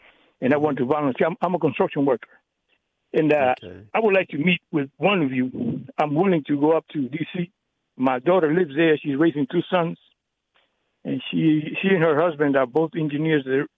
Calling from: Richmond, Virginia, United States; I'm calling from Richmond, Virginia.

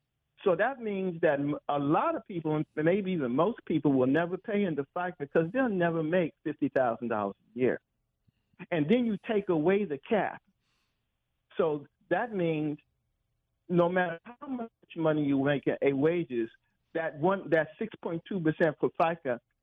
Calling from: Washington, District of Columbia, United States; from South East.

